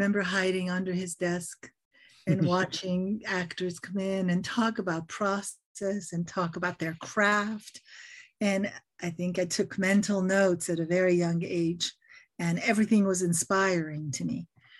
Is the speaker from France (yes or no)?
yes; Paris, Île-de-France, France; Oh, well, you know, I grew up in Paris in France, and I was always reading lots of books